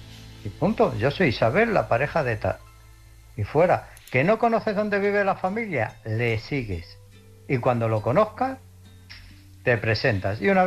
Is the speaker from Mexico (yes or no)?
no; Illescas, Castilla-La Mancha, Spain; de Illescas.